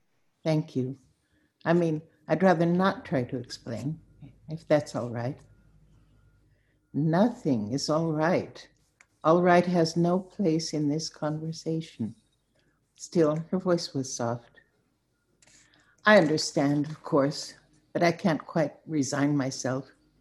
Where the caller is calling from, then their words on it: Saratoga Springs, New York, United States; Saratoga Springs, New York.